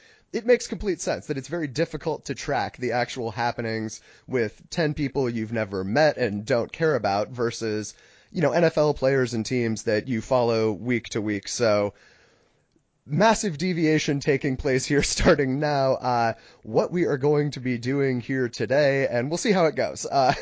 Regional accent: New England, United States; I'm from New England. I myself am not a Patriots fan

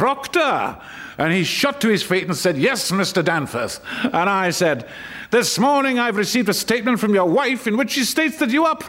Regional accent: North East England, United Kingdom; accent: Geordie; I come from the Northeast, it's when anybody tries to do a Geordie accent, it makes me want to vomit

